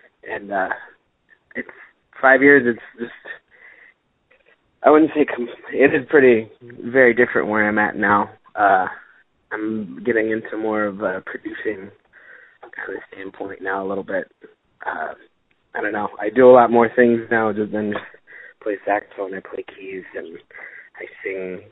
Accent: Shawnee, Kansas, United States; also born or lived in Overland Park; Was born in Overland Park in 86. I grew up in Shawnee. I went to Shawnee Mission North.

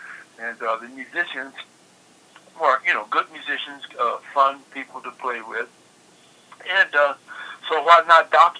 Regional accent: Detroit, Michigan, United States; also born or lived in Joplin, Missouri; Okay, well, I'm from Joplin, Missouri. I was born there. And I moved from Joplin in 1948 to Detroit. And then the rest of my childhood was in Detroit.

